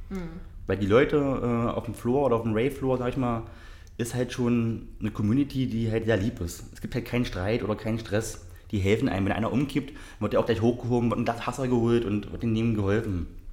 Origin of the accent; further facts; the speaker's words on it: Magdeburg, Saxony-Anhalt, Germany; nee, ich bin Magdeburger.